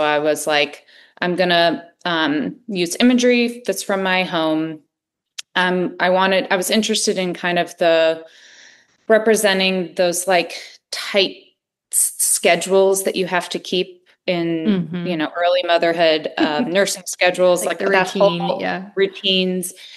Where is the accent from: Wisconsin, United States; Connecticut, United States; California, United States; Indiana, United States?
Connecticut, United States; so I grew up like in Connecticut, right near New York City.